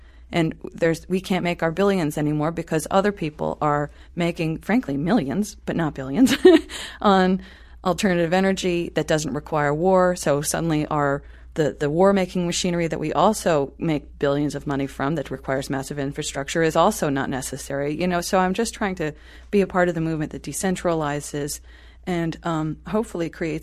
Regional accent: New York, United States; As an American, I have this power. As a French person, I would have that power. You know, as a person from New York, I have this or that power.

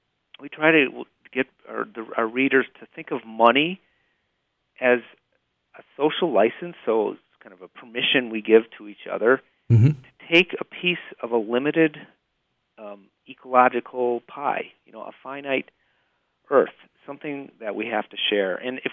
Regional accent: United States; now in Montreal, Canada; although I live in Montreal, I'm an American as well

